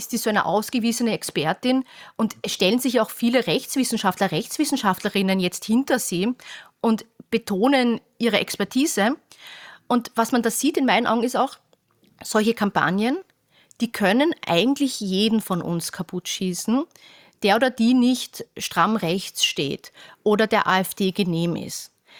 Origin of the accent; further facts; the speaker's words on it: Austria; Genau. Und da muss ich sagen, ich bin ja Österreicherin.